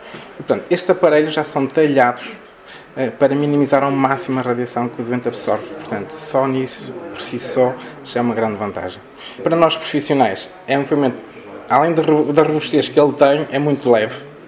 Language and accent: Portuguese; Barcelos, Braga, Portugal; eu, sendo eu barcelense